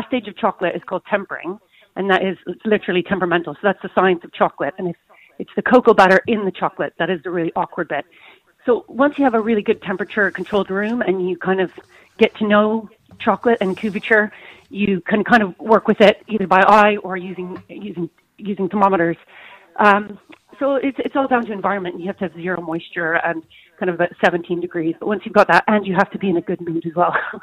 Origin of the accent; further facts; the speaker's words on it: Canada; also born or lived in Australia; now in Clonakilty, Ireland; I'm originally Canadian, actually, so the name kind of travelled with me across the globe via Australia, and we landed here in 2008.